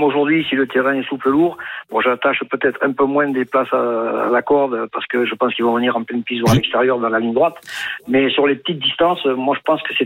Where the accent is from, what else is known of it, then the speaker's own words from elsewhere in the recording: Bordeaux, Nouvelle-Aquitaine, France; Donc, je suis pas de Marseille, mais je suis de Bordeaux.